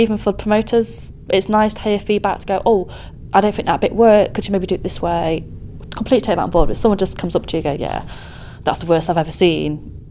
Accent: Nottingham, East Midlands, United Kingdom; I'm very biased of Nottingham. It's my hometown.

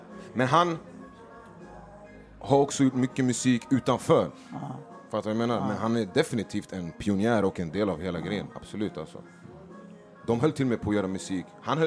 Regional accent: Stockholm, Stockholm County, Sweden; jag flyttade ju från Husby med familjen till Gärdet när jag typ var 7-8.

